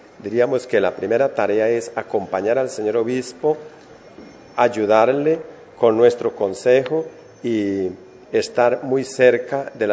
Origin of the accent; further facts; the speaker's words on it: Villanueva, Santander, Colombia; Yo soy oriundo de Villanueva, aquí cerquita a San Gil.